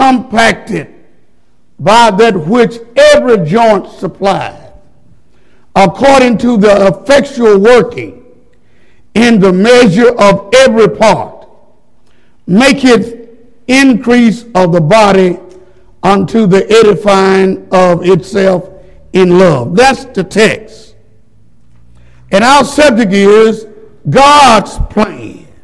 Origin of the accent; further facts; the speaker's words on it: Tennessee, United States; Obviously … from Tennessee, just a gospel preacher.